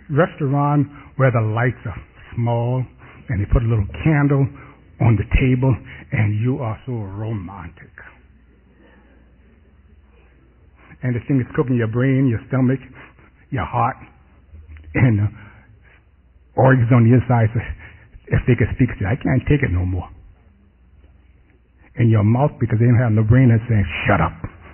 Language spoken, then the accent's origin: English; United States; born there; That didn't make sense to me because I was born in America and we have fish, fish, fish.